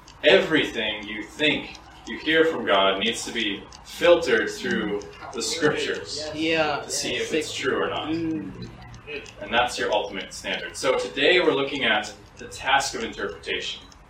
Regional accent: United States; moved away; If you can't tell, this isn't my home culture either. I'm an American. My accent, I'm pretty sure, betrays me.

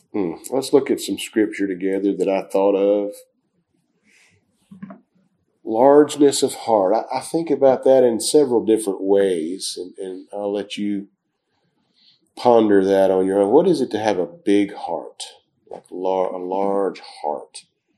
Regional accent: Pasadena, Texas, United States; I'm from Pasadena, Texas.

